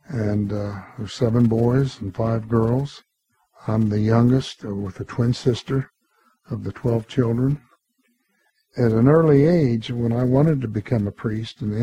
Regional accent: Parkersburg, West Virginia, United States; I have visited the elementary school in my hometown and visited the high school, Catholic high school, and also visited the public school in my hometown where I graduated from Parkersburg High School. I was a former Big Redder

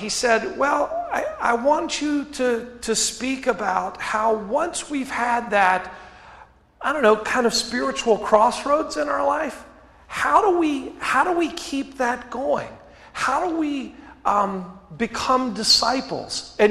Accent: Westover, West Virginia, United States; growing up in Westover, the clearest picture of Christ that I saw as a kid growing up was not a Methodist minister.

